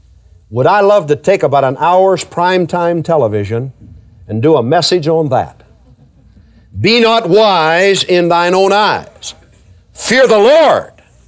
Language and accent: English; United States; I'm trusting in the fact that I'm an American.